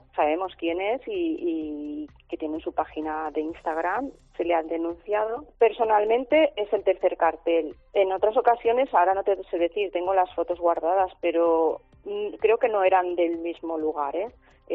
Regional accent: Balearic Islands, Spain; Yo soy mallorquina y hablo perfectamente mallorquín

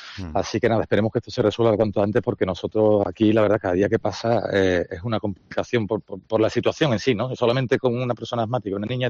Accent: Spain; now in Philippines; somos muchos españoles todavía los que estamos repartidos por las islas filipinas

